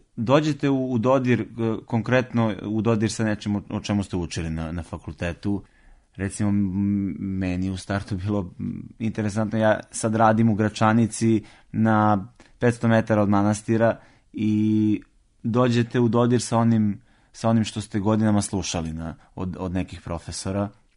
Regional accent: Leskovac, Southern and Eastern Serbia, Serbia; also born or lived in Niš; Ja sam rođen u Nišu, odrastao u Leskovcu, imam porekla i sa majčine strane sa tom lužnicom, odnosno tim šopskim dijalektom.

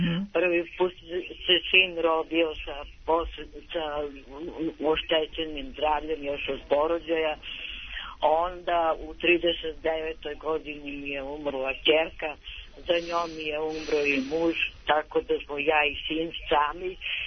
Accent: Niš, Nišava District, Serbia; also born or lived in Belgrade / Sinj; Ne, ja sam rođena u Beogradu i živim od 57. u Nišu, otac je bio vojno lice i prekomanda je bila. Ja sam u tim prvim razredima sve beogradski pričala. E, posle si u Nišu okrenula si na niški.

